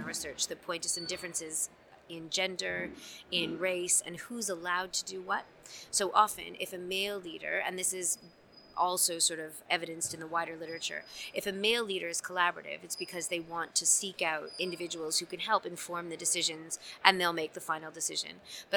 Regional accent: Canada; So my experience as a Canadian working in the US and then working in England

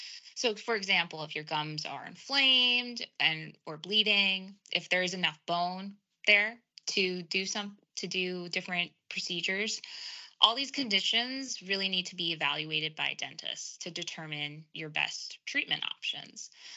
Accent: Hawaii, United States; So I'm born and raised in Hawaii. I ended up actually going to dental school on the East Coast. And so life led me to now practicing dentistry in Massachusetts.

